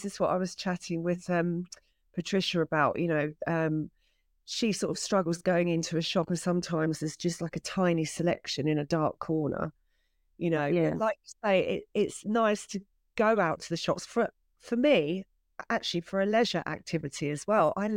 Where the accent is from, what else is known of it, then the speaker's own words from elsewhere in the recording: East of England, United Kingdom; I grew up in Essex.